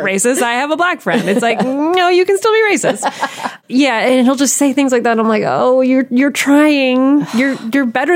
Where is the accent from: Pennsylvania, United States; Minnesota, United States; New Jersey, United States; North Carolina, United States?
New Jersey, United States; Allamuchy; In New Jersey, a really small town called Alamuchi.